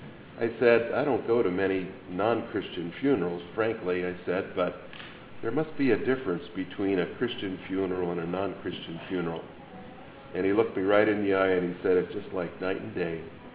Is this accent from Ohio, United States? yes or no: yes; Columbus, Ohio, United States; I remember where I grew up in Columbus